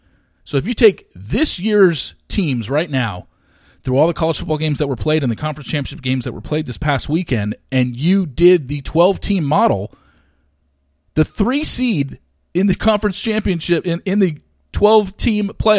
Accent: California, United States; I grew up in Southern California. There were a lot of tickets, a lot of concerts at the Forum in L.A.

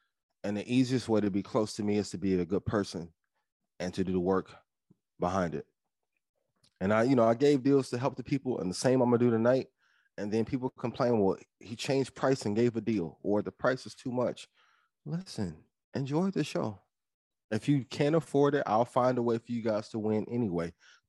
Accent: East Chicago, Indiana, United States; I'm from East Chicago, Indiana. Some of my family still in East Chicago, Indiana to this day.

